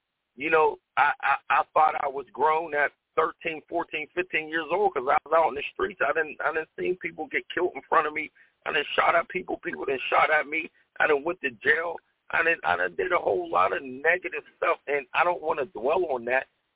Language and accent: English; Pittsburgh, Pennsylvania, United States; And I grew up in a neighborhood of Pittsburgh, Pennsylvania called Homewood. And growing up in Homewood is rough.